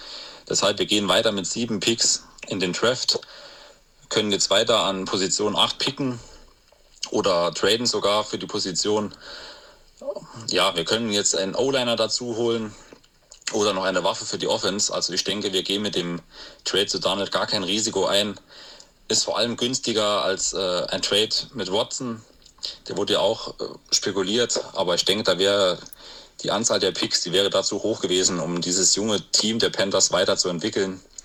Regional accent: Saarland, Germany; Da sind wir als Saarländer besonders stolz. Bei uns im Saarland gilt Maggi ja als Kulturgut.

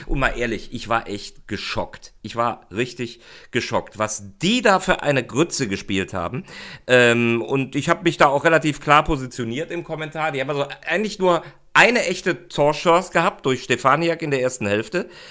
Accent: Rhineland, Germany; also zumindest für mich als Rheinländer

